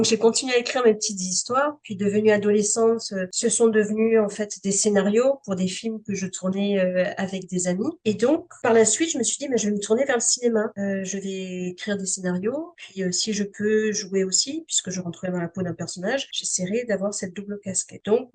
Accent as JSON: {"language": "French", "town": "Toronto", "region": "Ontario", "country": "Canada", "tie": "born or raised there", "accent": "European", "said": "Alors, moi, je suis torontoise de naissance, de cœur, éduquée et élevée dans cette ville-là, mais de parents français, d'où l'accent qui est plus européen que canadien."}